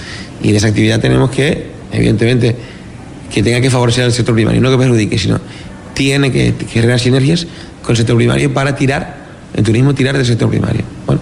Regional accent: El Hierro, Canary Islands, Spain; Aparte que porque yo, siendo una isla no capitalina, soy del Hierro

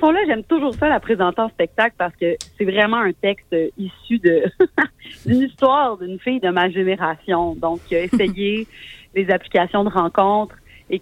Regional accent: Rimouski, Quebec, Canada; now in Îles de la Madeleine, Canada; C'est-à-dire que j'ai grandi à Rimouski et puis je passe mes étés aux îles de la Madeleine avant de m'y ancrer pour de bon.

